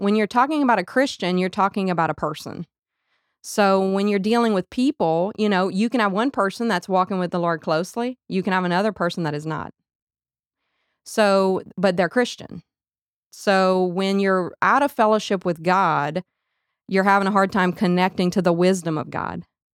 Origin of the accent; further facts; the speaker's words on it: Abbeville, Louisiana, United States; I am from Abbeville, Louisiana.